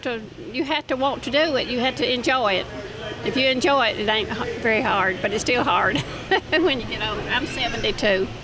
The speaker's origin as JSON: {"language": "English", "town": "Town Creek", "region": "Alabama", "country": "United States", "said": "I'm from Town Creek, Alabama, and we do a few vegetables and muscadines right now."}